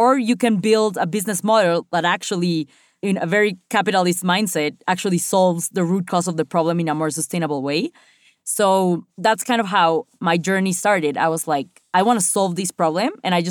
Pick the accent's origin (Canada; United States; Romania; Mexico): Mexico; because I am Mexican, I am from Latin America